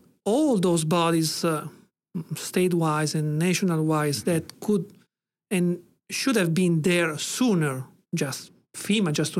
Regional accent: Italy; English is a second language; And please allow me to use meters since I'm from Italy. I'm not very confident in using imperial measures

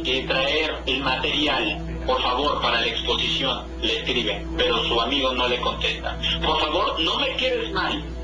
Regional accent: Puebla, Mexico; Los saludo desde el estado de Puebla. Soy mexicano poblano.

